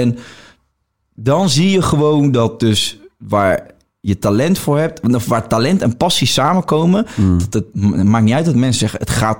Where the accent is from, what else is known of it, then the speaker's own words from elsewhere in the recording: Rotterdam, South Holland, Netherlands; born there; Ik ben geboren in Rotterdam, ik praat zo.